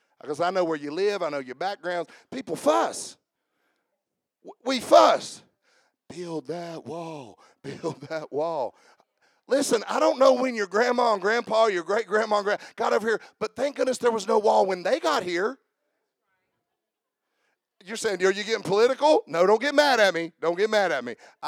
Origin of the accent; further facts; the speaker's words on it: United States; born there; I really am glad that I was born in America.